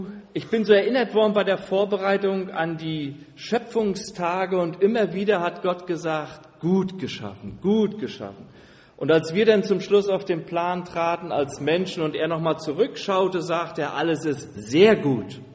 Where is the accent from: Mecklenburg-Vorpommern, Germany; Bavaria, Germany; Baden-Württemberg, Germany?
Mecklenburg-Vorpommern, Germany; Stralsund; wenn ich nach unten schaue und Stralsund sehe. Das ist auch sehr schön, weil das ja meine Heimat ist.